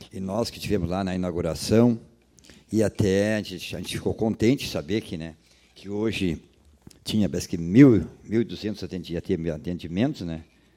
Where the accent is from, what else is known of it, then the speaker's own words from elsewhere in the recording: Rio Grande do Sul, Brazil; E nosso Rio Grande do Sul, nós que somos gaúchos, esperamos também que seja escolhido também aquele que seja o melhor para o nosso Rio Grande.